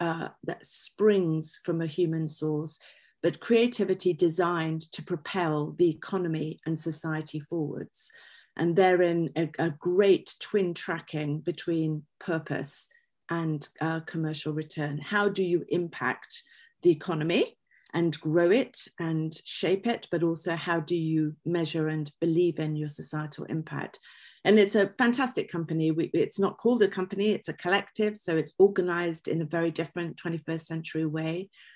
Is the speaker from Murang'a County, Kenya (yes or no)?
no; Nairobi, Kenya; born there; So I think it's fair to say that the very beginning of my journey was my birth in Africa. I was born in Nairobi to a awesome mum and dad.